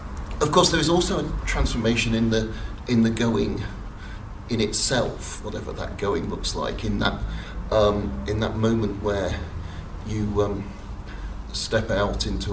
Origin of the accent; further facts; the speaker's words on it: Scotland, United Kingdom; I mean, we're Scottish evangelicals, we've got a great set of stories of 19th century missionaries who served for 7 years and saw no converts.